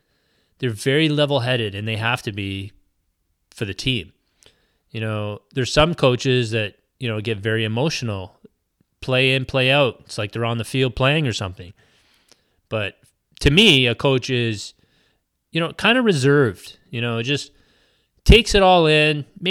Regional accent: Canada; I'm Canadian, and obviously I get two Thanksgivings because I enjoy the American Thanksgiving so much as well.

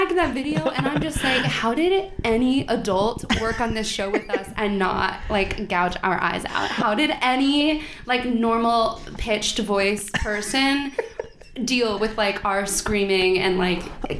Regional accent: San Diego, California, United States; I'm from San Diego, mm-hmm.

